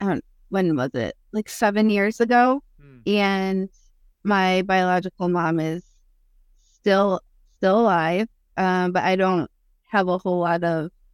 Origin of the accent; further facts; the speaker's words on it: Connecticut, United States; I grew up in Connecticut.